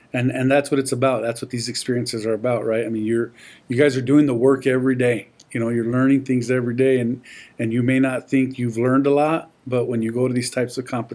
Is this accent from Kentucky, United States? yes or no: no; Tucson, Arizona, United States; And I grew up here in Tucson, went to Sunnyside High School, and we didn't have these programs.